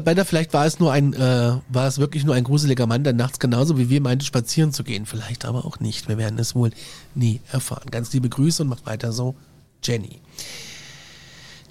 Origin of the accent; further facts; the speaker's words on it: Eschhofen, Hesse, Germany; Ich komme tatsächlich aus der Ecke, aus der Patrick nämlich kommt, nämlich aus Eschhofen.